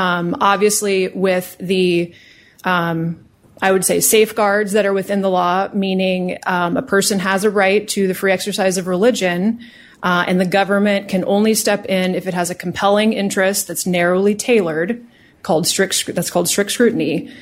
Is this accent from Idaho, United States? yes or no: yes; Coeur d'Alene, Idaho, United States; I'm from Coeur d'Alene, and I'm an attorney for Pacific Justice Institute